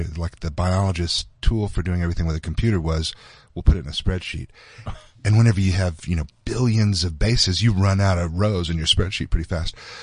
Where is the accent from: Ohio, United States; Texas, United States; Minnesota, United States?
Texas, United States; I grew up in Texas, and so we've got a lot of those guys too.